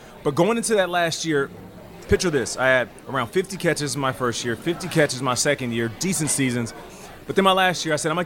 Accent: Calgary, Alberta, Canada; born there; I was born in Calgary, Alberta, Canada.

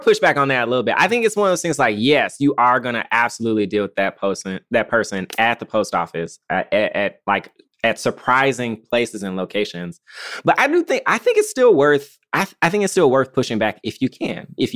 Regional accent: Memphis, Tennessee, United States; I'm from Memphis, Tennessee. Yeah. And it's like, I mean, the thing about Memphis is it's really nice. It's like a lot of, like, it's a city. So, and it's like a majority Black city.

